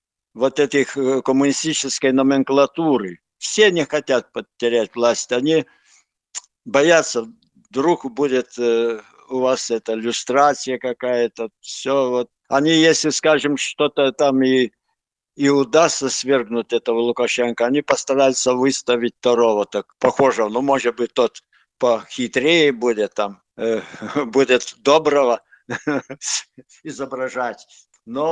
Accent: Lithuania; first language Lithuanian; Russian is a second language; Я сам литовец. Я литовец, поэтому я уже как бы два языка знаю, русский и литовский.

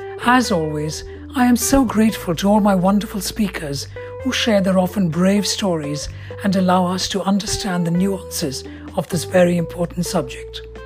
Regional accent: India; I'm British Indian, and I grew up in India, and I came, and the phrase I use is fully formed

